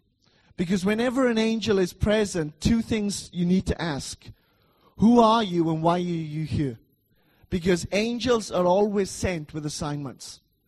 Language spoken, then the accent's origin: English; Wales, United Kingdom; I come from Wales, like they said